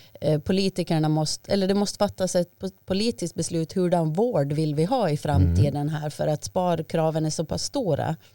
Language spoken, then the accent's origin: Swedish; Åland, Finland; nu pratar jag som ålänning.